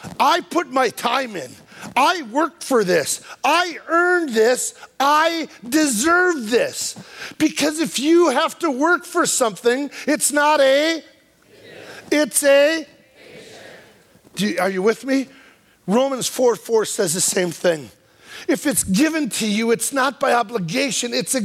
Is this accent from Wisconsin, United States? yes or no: yes; Wisconsin, United States; I'm from Wisconsin. I didn't know it went above.